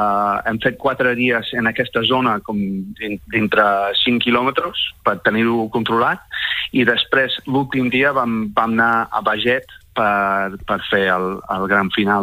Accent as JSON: {"language": "Catalan", "town": "Buffalo", "region": "New York", "country": "United States", "moved": "yes", "lives_now": "Catalonia, Spain", "said": "jo sóc americà aquí a Catalunya i tinc les meves arrels ja encara estan allà"}